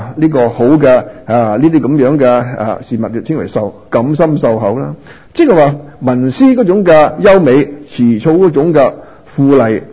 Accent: Guangdong, China; 我们广东人，什么叫查博士啊？

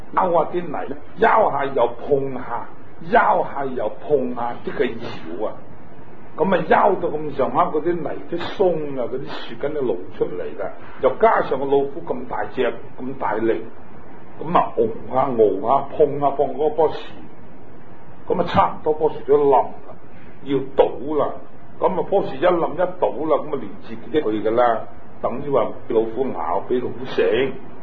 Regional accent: China; 我哋係中国人

